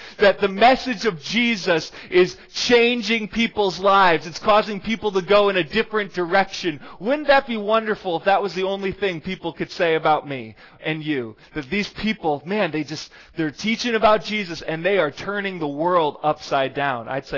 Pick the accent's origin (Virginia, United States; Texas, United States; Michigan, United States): Michigan, United States; So I grew up in Michigan.